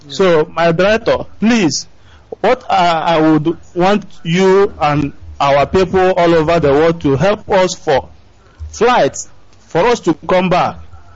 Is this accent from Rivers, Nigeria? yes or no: no; Umuigboke, Ebonyi, Nigeria; now in Dakar, Senegal; I'm calling from Dakar, Senegal. I hail from Umuigboke, Ugulangu, in Ohoza, local government of Ebonyi State.